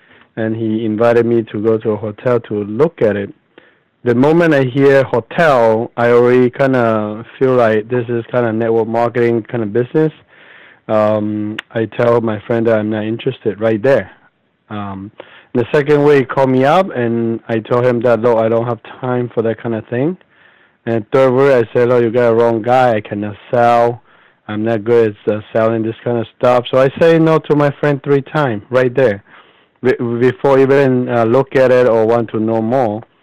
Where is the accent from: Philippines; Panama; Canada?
Panama; now in United States; Oh, I grew up in Panama.